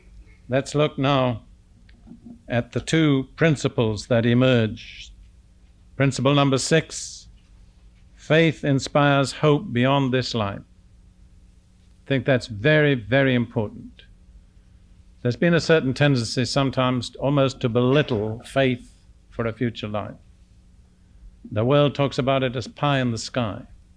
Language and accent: English; United Kingdom; I grew up in Britain between the two world wars, and Britain was a very secure place in those days. And my family, all being officers in the British Army, had a very secure position.